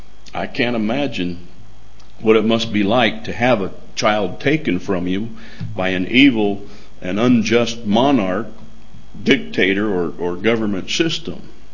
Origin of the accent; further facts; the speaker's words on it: United States; It's very difficult for me as an American to address people living in parts of this world where liberty and freedom are little known or unknown completely.